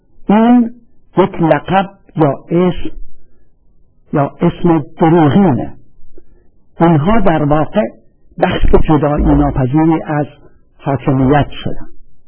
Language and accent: Persian; Iran; moved away; من موقعی که از ایران بیرون اومدم